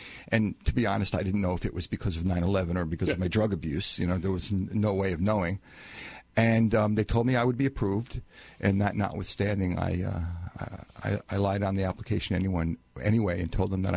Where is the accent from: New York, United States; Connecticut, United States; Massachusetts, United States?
New York, United States; Well, I grew up in Long Island, and I was kind of a normal kid in high school.